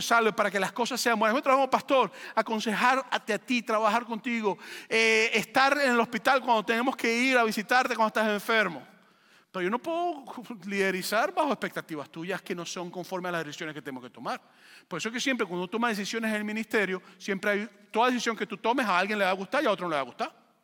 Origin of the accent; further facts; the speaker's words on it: Venezuela; Spanish is a second language; De paso, yo soy venezolano